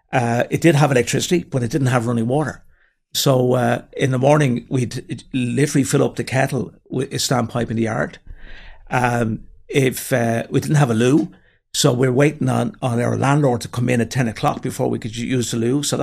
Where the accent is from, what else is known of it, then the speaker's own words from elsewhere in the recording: Finglas, Leinster, Ireland; For complete transparency, I'm from the north side. I'm from Finglas.